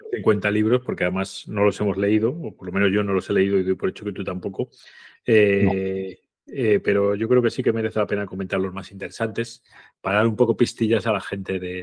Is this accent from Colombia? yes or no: no; Castile, Spain; Sí, es que yo soy un hombre castellano, tío.